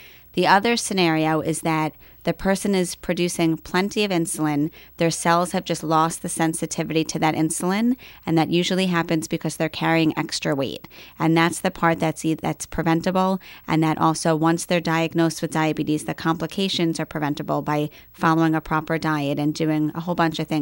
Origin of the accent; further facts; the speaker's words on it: Scarsdale, New York, United States; So I grew up in Scarsdale, which is actually funny because my practice right now is back in Scarsdale.